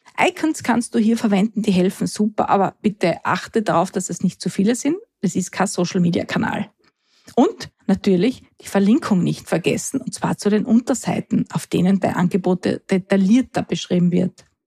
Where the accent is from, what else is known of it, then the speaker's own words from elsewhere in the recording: Austria; bei uns in Österreich